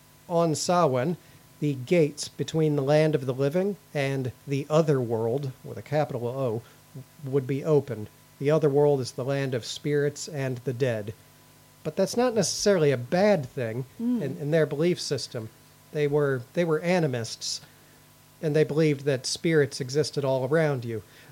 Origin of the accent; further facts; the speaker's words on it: Missouri, United States; But in Missouri, that's my home state